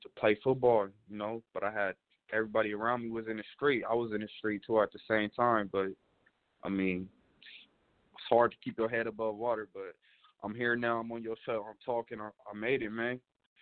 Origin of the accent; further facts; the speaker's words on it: San Bernardino, California, United States; I'm from SoCal. I'm from Southern California. San Bernardino, California.